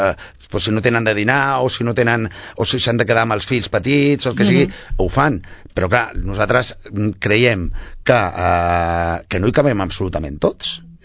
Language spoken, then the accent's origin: Catalan; Catalonia, Spain; jo soc català i estic parlant català perfectament ara.